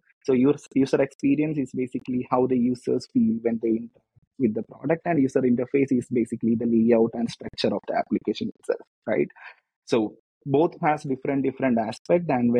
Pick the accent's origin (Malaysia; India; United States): India; Kerala; now in Barcelona, Spain; So basically, I come from the God's own country of India, Kerala. We call it God's own country, but it's not a country. It's a state in India. And I'm currently based on Barcelona